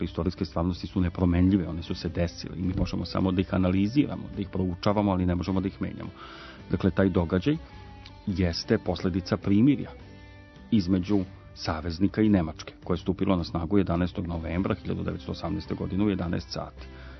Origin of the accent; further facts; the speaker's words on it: Serbia; Znate šta, kao Srbin mogu da kažem sa priličnom dozom i tuge i nezadovoljstva da čini mi se da mi negujemo kulturu zaborava.